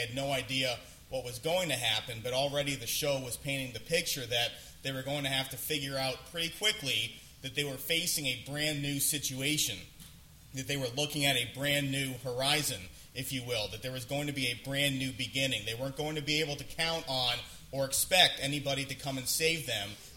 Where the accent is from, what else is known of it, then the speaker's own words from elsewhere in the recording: Ontario, Canada; moved away as an adult; most of you know I'm from Ontario, and I came to college over here in Michigan, and so it was my first time really being away from home